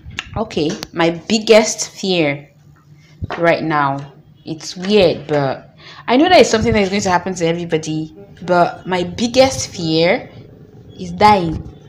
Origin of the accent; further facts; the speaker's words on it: Kambi, Northwest Region, Cameroon; but actually I'm from Kambi, because Kambi people also bear it.